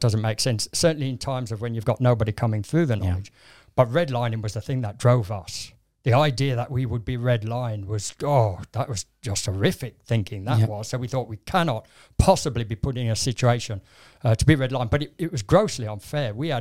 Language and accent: English; West Midlands, United Kingdom; born there; now in London, United Kingdom; In the Midlands. I was born in the Black Country.